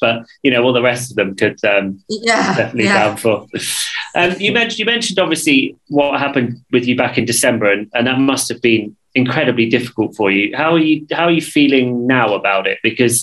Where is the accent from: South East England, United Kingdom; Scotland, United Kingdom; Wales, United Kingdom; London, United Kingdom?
London, United Kingdom; especially being a Londoner, I walk everywhere, you know?